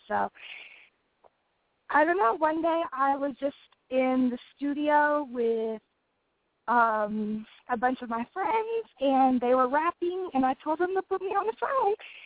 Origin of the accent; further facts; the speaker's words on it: Oklahoma, United States; now in Los Angeles, United States; I'm from Oklahoma. I'm a rapper. I'm out here living in L.A. now.